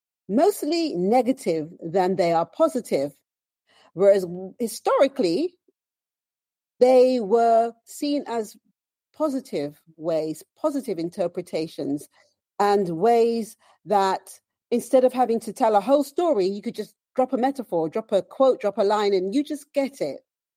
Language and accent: English; United Kingdom; our interpretation, being British, would be a totally different interpretation of the African Caribbean or the African American